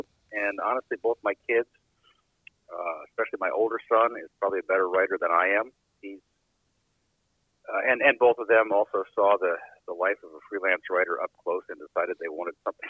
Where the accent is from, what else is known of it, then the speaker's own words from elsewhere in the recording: Iowa, United States; part of it is I grew up in Iowa back when we had lots and lots of pheasants.